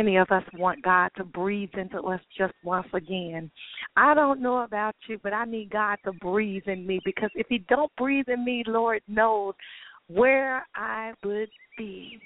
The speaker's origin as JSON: {"language": "English", "town": "Chicago", "region": "Illinois", "country": "United States", "tie": "born or raised there", "said": "I am from Chicago. So everything that happens in Chicago, it affects me because I was born and I was raised there."}